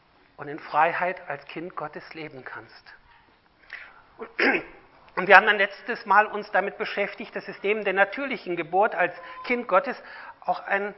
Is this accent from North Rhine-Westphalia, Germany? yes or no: no; Lower Saxony, Germany; Nun, ich komme aus Niedersachsen und nicht weit von uns ist entfernt die Nordsee.